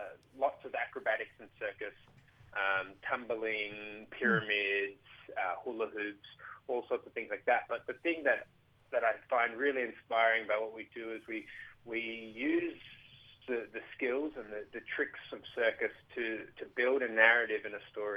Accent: Sydney, New South Wales, Australia; now in Cairns, Australia; I grew up in Sydney on Gadigal country.

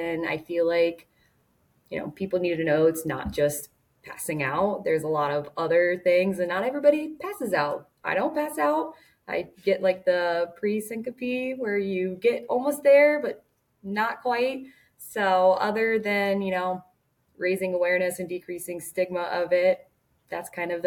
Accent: Cincinnati, Ohio, United States; I am from Cincinnati, Ohio

